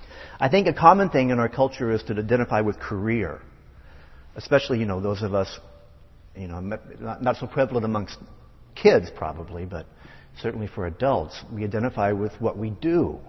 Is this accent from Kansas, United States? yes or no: yes; Salina, Kansas, United States; I was certainly aware of it when I'd go back to my home state in Kansas. And I went back to my hometown and showed it in Salina, Kansas.